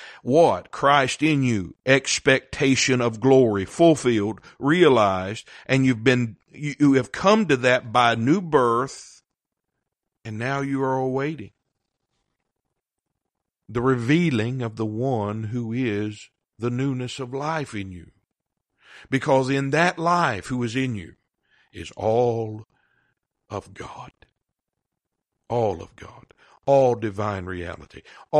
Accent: South Carolina, United States; now in Arkansas, United States; In the South, where I'm from, we call that baloney. I live in Arkansas now, but I'm from South Carolina.

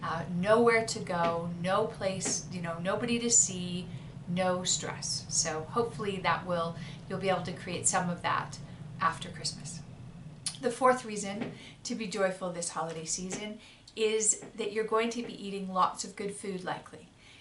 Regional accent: Canada; I am Canadian

